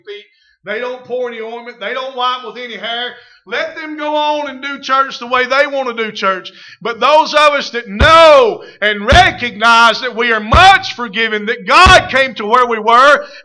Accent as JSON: {"language": "English", "region": "Mississippi", "country": "United States", "tie": "born or raised there", "said": "I was born and raised in Pontotoc County. I've already told you enough about my upbringing."}